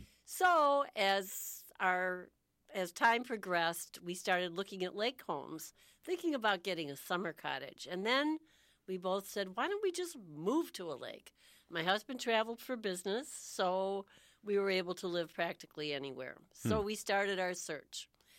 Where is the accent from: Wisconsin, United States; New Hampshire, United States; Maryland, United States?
Wisconsin, United States; South Milwaukee; born there; Well, originally, I was born in South Milwaukee, Wisconsin.